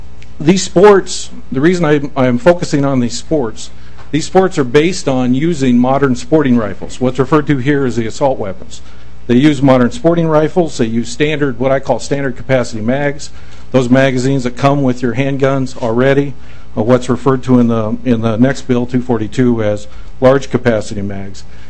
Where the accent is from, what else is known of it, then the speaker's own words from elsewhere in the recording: Oronoco, Minnesota, United States; I'm here from Orinoco, Minnesota.